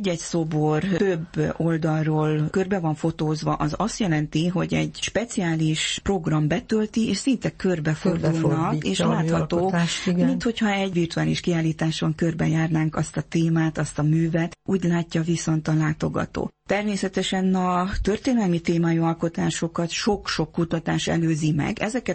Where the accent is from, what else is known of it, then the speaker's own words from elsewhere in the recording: Székely Land, Romania; Tekintve, hogy én egy hagyományőrző családból származom, Székelyföldről, ahol igenis fontos volt a magyar néphagyomány, hiszen apai ágról mindenki fazekassággal foglalkozott